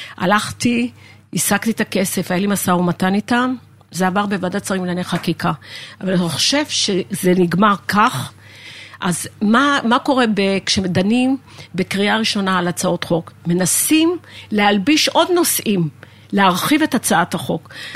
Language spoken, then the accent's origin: Hebrew; Lod, Central District, Israel; גדלתי בעיר העתיקה בלוד